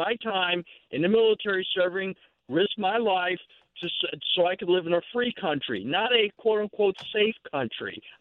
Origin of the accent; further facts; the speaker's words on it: United States; I'm an American, and I'm a military veteran.